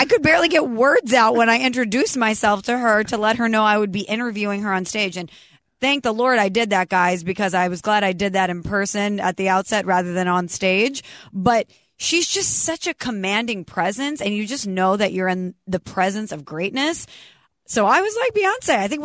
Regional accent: St. Louis, Missouri, United States; live from St. Louis, Missouri today. Shout out to 101 ESPN for hosting me. But the reason why I'm in my hometown is because

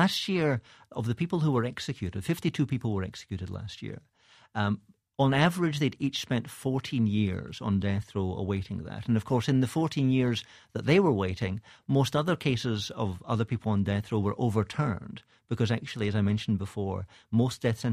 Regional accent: Scotland, United Kingdom; now in United States; I'm Scottish. We moved here about 13 years ago. I have a dual citizenship now.

